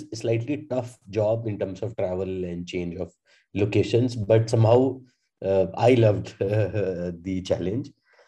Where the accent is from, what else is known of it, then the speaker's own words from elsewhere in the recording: India; we are going to attack the problem because we as Indian consumers face it.